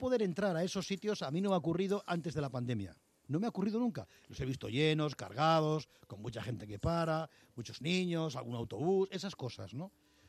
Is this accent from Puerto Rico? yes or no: no; Madrid, Community of Madrid, Spain; supongo que muchos de ellos somos de Madrid